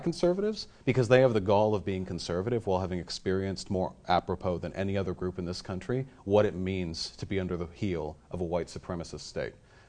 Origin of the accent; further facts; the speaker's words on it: Beverly Hills, California, United States; born there; I was born to upper middle class parents. I was born in Beverly Hills.